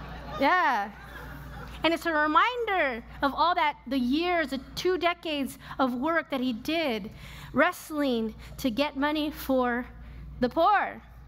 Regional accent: Los Angeles, California, United States; I'm from LA and he's from San Francisco. I grew up in the San Fernando Valley, if anybody knows what that is, in a big Mexican-American family.

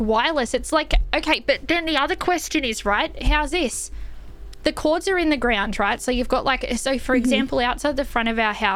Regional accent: Australia; That one stumped me, and I'm Australian.

